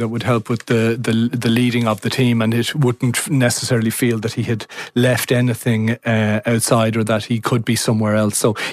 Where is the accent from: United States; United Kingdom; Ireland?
Ireland; Swords, County Dublin; I'm from Swords, born and bred, and very proud to be from Swords